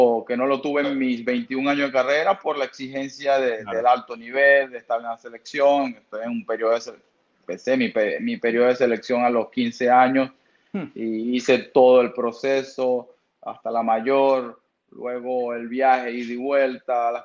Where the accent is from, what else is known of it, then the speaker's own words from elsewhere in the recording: Maracaibo, Zulia, Venezuela; yo donde crecí en Maracaibo, tuve la fortuna y la suerte de estar rodeado en un sector, en los Aticos, por arriba, donde a escasos 100 metros está una cancha